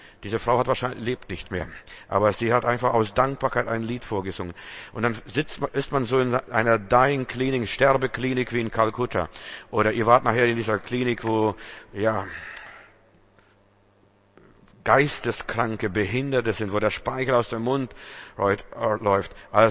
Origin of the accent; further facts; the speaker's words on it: Northern Germany, Germany; Ich bin ja im Norden groß geworden. Flachland-Indianer war ich bis jetzt.